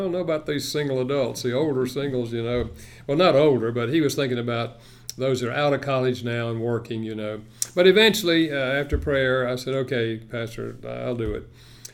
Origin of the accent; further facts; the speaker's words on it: China Grove, North Carolina, United States; Well, I grew up in China Grove, a few miles south of here.